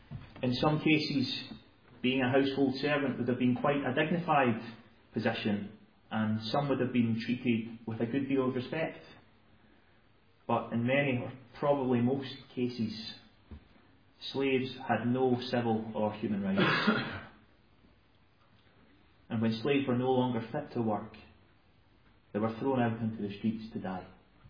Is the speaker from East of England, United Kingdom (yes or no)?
no; Falkirk, Scotland, United Kingdom; Many of you will know that I'm from Falkirk